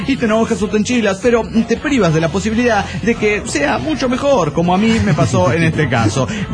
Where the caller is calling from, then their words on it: Calchaquí, Santa Fe, Argentina; de Calchaquí, Argentina.